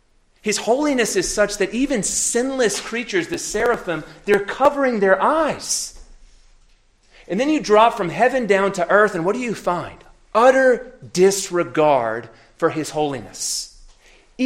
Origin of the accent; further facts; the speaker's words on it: Louisiana, United States; I grew up in Louisiana. Mississippi River goes through Louisiana. Basically, we are the sewage system of the whole of the United States. Everything drains through my state.